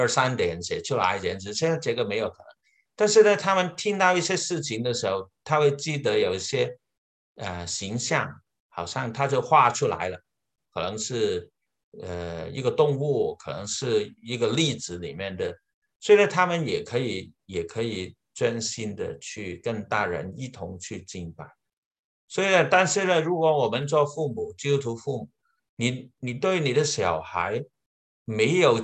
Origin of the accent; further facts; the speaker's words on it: China; 因为我们觉得我们是中国人嘛，中国人我们的学习的水平当然呢就比起美国人好了